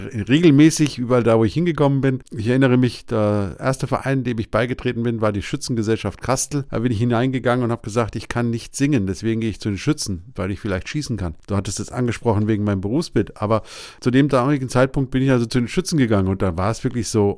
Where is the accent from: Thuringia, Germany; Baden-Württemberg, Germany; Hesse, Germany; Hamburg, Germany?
Hesse, Germany; Marburg; moved away as an adult; now in Bavaria, Germany; ich bin ein gebürtiger Hesse. Ich komme gebürtig aus Marburg an der Lahn. Das liegt zwischen Gießen und Kassel, ist eine Universitätsstadt. Und dort bin ich groß geworden bis zum 19. Lebensjahr.